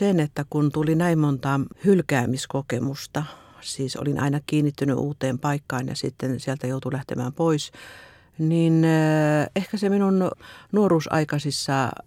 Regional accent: Kaavi, North Savo, Finland; No pienenä tyttönä asuin maaseudulla. Synnyin Kaavilla. Siellä isän ja äidin kanssa asuin ja sisareni kanssa.

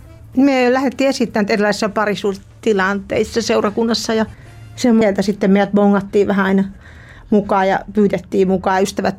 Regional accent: Juva, South Savo, Finland; Mä oon Juvalta kotossa, siitä läheltä Mikkeliä.

